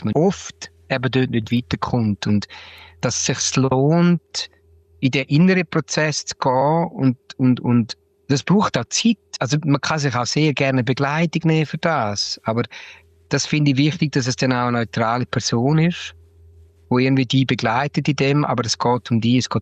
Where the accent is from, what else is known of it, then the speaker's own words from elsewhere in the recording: Eastern Switzerland, Switzerland; accent: Eastern Swiss German; Hey, ich bin ein Schweizer Singer-Songwriter. Ich bin mit einem brutal broten Dialekt von der Ostschweiz aufgewachsen. Ich singe aber auf Englisch.